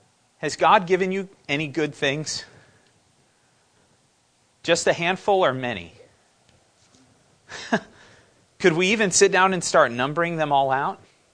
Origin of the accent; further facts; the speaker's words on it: California, United States; I could have grown up in the state Emily was born in, Arkansas, or Ohio, or Michigan, but I didn't. I grew up in California.